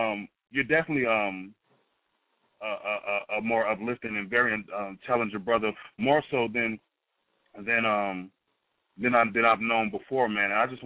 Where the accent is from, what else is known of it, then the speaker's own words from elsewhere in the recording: Chicago, Illinois, United States; My hometown.